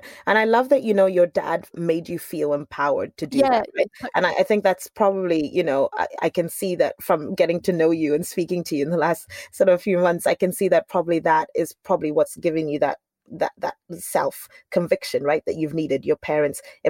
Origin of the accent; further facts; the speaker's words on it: Scotland, United Kingdom; As all Scottish people do, as all I can attest to this, having grown up in Scotland.